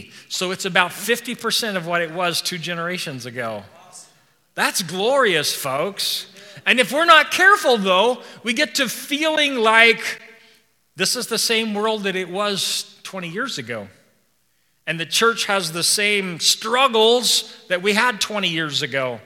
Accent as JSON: {"language": "English", "region": "Idaho", "country": "United States", "said": "And I said, well, I'm from Idaho, North Idaho."}